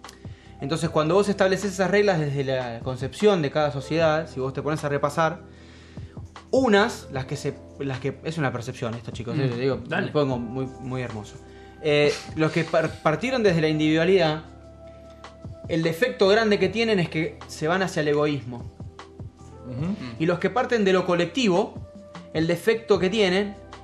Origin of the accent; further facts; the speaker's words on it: Argentina; me incluyo, pues soy argentino